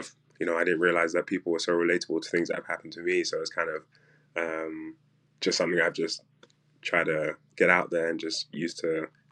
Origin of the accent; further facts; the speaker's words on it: London, United Kingdom; moved away as an adult; now in United States; Originally, I'm from London, England.